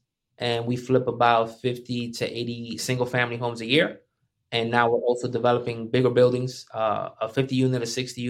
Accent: Paterson, New Jersey, United States; He's the one that discovered … in Patterson. I'm from Patterson.

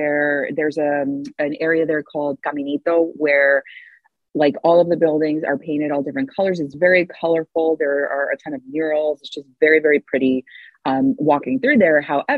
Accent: New Jersey, United States; And my brother, you know, we grew up in North Jersey.

